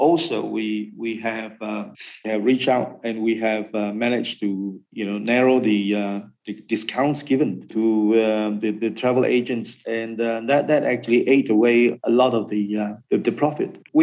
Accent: Malaysia; now in Dubai, United Arab Emirates; So what's important is, I think the understanding as a Malaysian, the understanding of world class

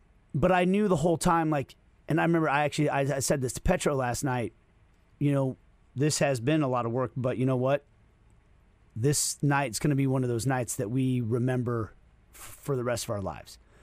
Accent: Kansas City, Kansas, United States; I guess to still claim KCK or not. I guess that's a debate, you know, but I'm a nerd from Kansas City who loved sports.

